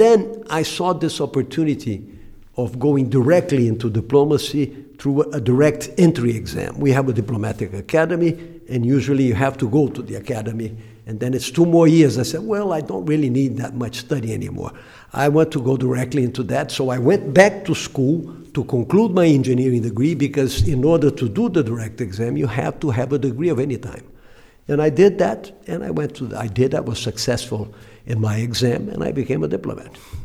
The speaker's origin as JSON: {"language": "English", "region": "Rio de Janeiro", "country": "Brazil", "tie": "born or raised there", "said": "So growing up in Rio was wonderful. Football in the streets, playing, you know, marbles."}